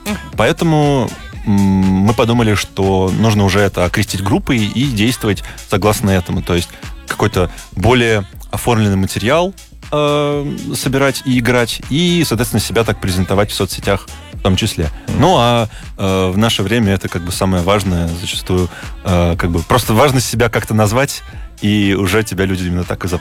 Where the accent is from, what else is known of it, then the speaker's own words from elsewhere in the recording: Moscow, Russia; Учитывая, что я родом из Москвы, я самый главный соплеменник для ребят.